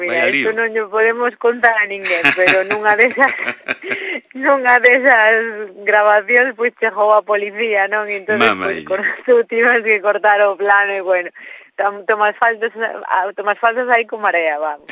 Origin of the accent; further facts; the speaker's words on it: Perillo, Galicia, Spain; na miña aldea, en Perillo, vaya, se escoite no primeiro sitio